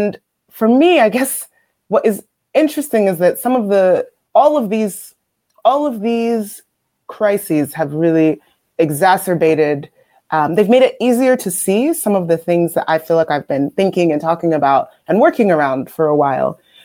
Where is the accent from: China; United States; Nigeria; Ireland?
Nigeria; I'm Nigerian, so thinking about that.